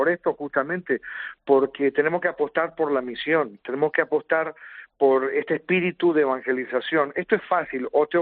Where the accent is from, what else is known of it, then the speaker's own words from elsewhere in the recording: Argentina; moved away as an adult; now in Spain; yo soy originario de Argentina, pero estoy radicado hace ya unos 12, 13 años aquí en España.